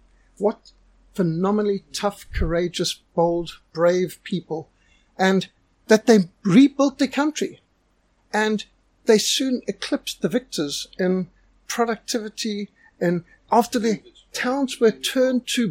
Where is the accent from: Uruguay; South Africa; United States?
South Africa; I'm a South African